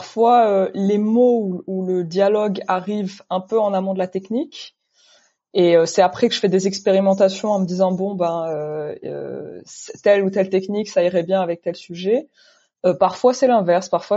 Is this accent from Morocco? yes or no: yes; Morocco; now in France; je suis née, j'ai grandi au Maroc.